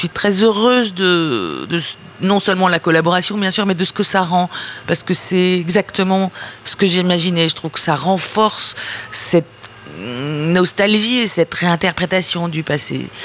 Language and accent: French; Sarcelles, Île-de-France, France; je vivais dans le mauvais cinquième, mais surtout, je venais de Sarcelles, donc d'une banlieue du Nord, moderne, enfin construite à la va-vite, quand il fallait accueillir les immigrés pour construire les immeubles